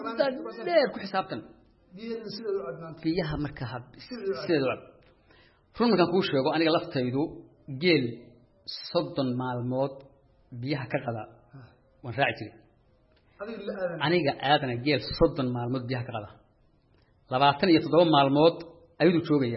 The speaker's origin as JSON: {"language": "Somali", "town": "Buuhoodle", "region": "Togdheer", "country": "Somalia", "tie": "born or raised there", "said": "waxaan ku dhashay gobolka Togdheer degmada Katirsan oo Buuhood leeyahay agagaarkaas tuulo yar ugu dhow qarar leeyahay ku dhashay in muddo ah far badan waan ku soo noolaa"}